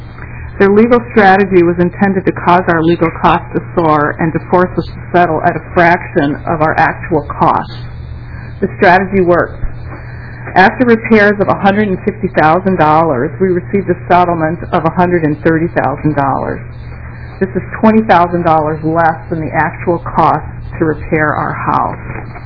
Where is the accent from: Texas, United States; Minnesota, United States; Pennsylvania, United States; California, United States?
Minnesota, United States; Shoreview; I'm a homeowner from Shoreview, Minnesota